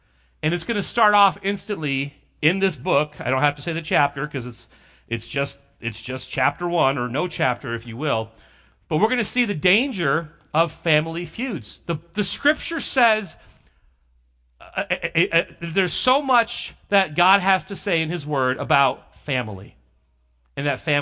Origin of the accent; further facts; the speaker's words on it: Chicago, Illinois, United States; I grew up in Chicago, and I grew up with the Bears and the Packers